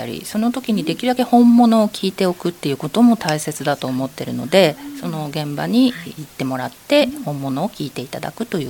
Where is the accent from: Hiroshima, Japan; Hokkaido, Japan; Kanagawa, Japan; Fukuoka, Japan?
Kanagawa, Japan; Fujisawa; 私藤沢出身と親もなんですけれども